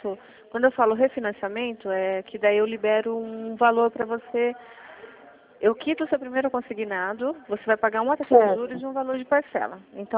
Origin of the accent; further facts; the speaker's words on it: Sorocaba, São Paulo, Brazil; Eu sou de Sorocaba, eu conheço aí.